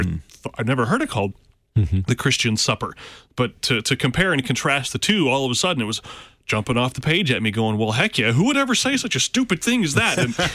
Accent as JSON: {"language": "English", "country": "United States", "tie": "born or raised there", "said": "these things never registered to me as a Lutheran kid growing up in the States, hardly ever walking past the doors of another denomination's church building."}